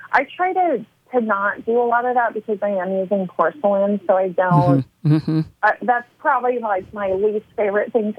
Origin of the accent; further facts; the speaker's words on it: Topanga, California, United States; I did grow up in Topanga Canyon, which is in Southern California. It's known for being very hippy-dippy, really, you know, it was a really neat childhood.